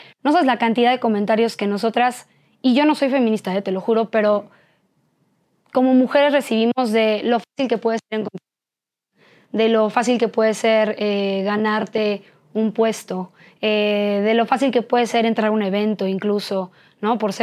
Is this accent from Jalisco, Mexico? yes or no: yes; Guadalajara, Jalisco, Mexico; also born or lived in Mexico City; Nací aquí en la Ciudad de México y crecí en Guadalajara. Entonces yo tengo, según yo, alma tapatía. Pero no es cierto. Nací aquí en la Ciudad de México. Mis papás también mexicanos los dos.